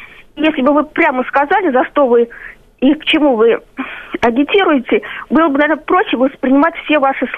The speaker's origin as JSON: {"language": "Russian", "region": "Moscow", "country": "Russia", "said": "из Москвы."}